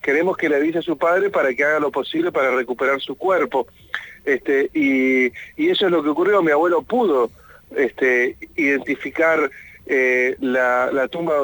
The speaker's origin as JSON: {"language": "Spanish", "town": "Devoto", "region": "Buenos Aires", "country": "Argentina", "tie": "born there", "said": "yo nací en Devoto, vivían en Trelew, en la zona"}